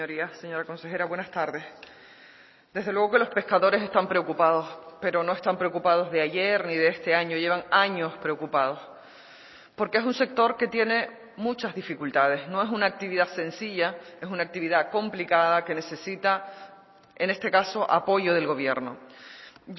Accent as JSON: {"language": "Spanish", "town": "Valle Gran Rey", "region": "Canary Islands", "country": "Spain", "tie": "born or raised there", "said": "Yo recuerdo de pequeña en Valle Gran Rey estar en la playa o en la costa y a lo lejos ver pasar las manadas o bandadas."}